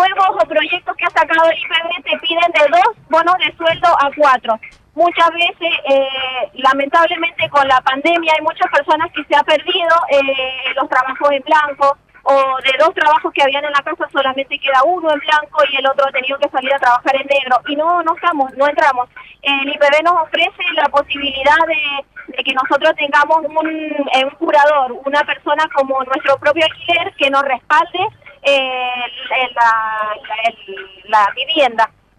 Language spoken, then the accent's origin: Spanish; Mendoza, Argentina; Somos mendocinos comunes y corrientes